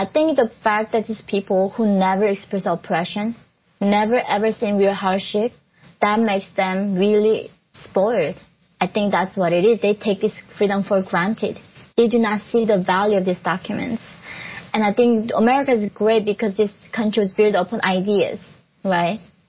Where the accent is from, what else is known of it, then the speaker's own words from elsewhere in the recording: North Korea; English is a second language; In the past, when people were saying, I tell them I'm from North Korea, they said, like, why?